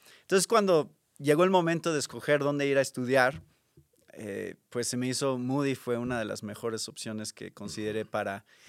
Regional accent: Mexico City, Mexico; yo nací en Ciudad de México, crecí en Ciudad de México y ahí es donde estoy sirviendo ahorita como pastor también.

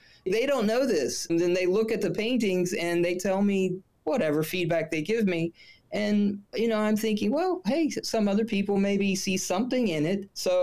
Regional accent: West Virginia, United States; A lot of my fiction is set in my home state of West Virginia, although I have a lot of fiction which I've finished and looking for publishers that's not about West Virginia and Appalachia.

